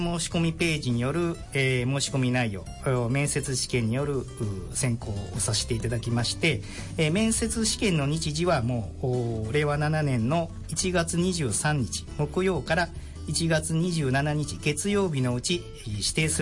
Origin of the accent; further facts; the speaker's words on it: Nishinomiya, Hyogo, Japan; 私自身は本当に西宮生まれの西宮育ちでございますんで、はい、まあ、 … 、まあ、私ども本当に一軒ぐらいしかないんじゃないかなと思ってます。